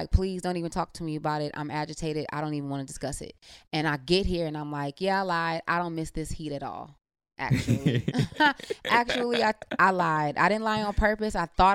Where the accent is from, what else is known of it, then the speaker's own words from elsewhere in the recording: Cleveland, Ohio, United States; moved away; being away from Cleveland for so long, you know, when I come back, my perspective of things is so different. And growing up here, it seemed more metropolitan tha